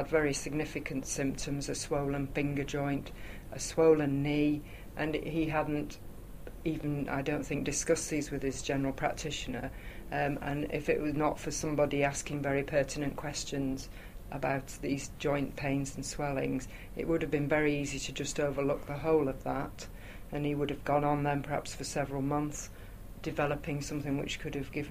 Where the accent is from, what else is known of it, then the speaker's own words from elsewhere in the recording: West Midlands, United Kingdom; I'm a GP from Shropshire